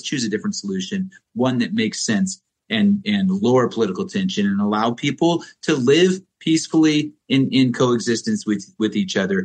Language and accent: English; Oregon, United States; You know, I was born in Southern Oregon, raised in Central Oregon, where I'm at now.